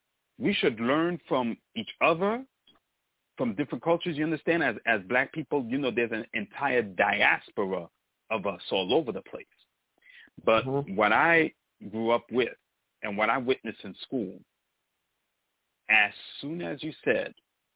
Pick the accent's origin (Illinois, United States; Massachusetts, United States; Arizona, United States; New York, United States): New York, United States; Brooklyn; being born and raised in Brooklyn, but with Haitian parents